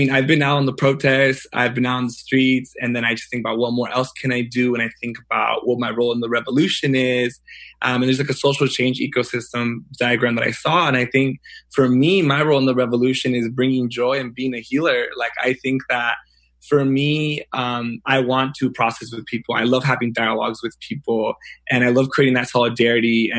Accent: San Diego, California, United States; I'm a fifth year. I'm from San Diego.

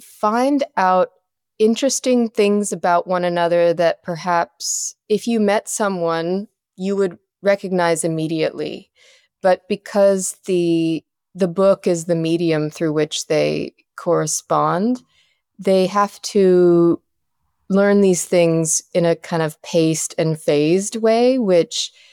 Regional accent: Appalachia, United States; someone growing up in the Appalachian region and wanting to get away, but yet always feeling a deep connection with it

